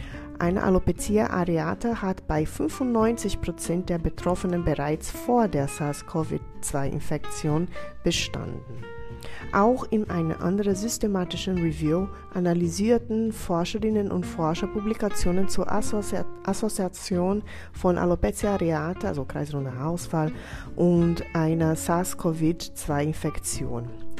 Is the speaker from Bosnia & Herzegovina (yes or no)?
no; Brazil; now in Germany; Ich komme selber ursprünglich aus Brasilien